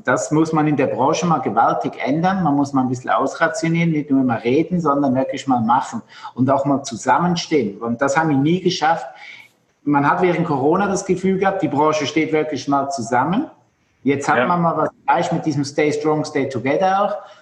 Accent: Switzerland; moved away as an adult; now in Germany

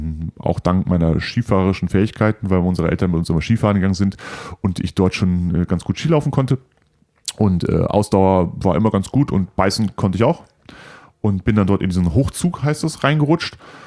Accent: Cologne, North Rhine-Westphalia, Germany; als Kölner nach Bad Reichenhall zu gehen, 700 Kilometer

